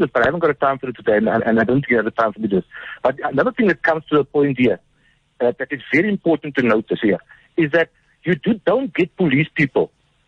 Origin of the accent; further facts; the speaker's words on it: Cape Town, Western Cape, South Africa; I grew up in Manenberg in Cape Town